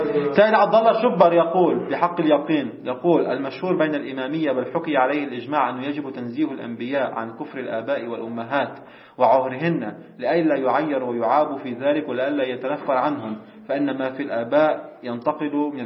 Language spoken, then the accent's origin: Arabic; Lebanon; الفلافل عندنا بلبنان يكون فيها رطوبة أكثر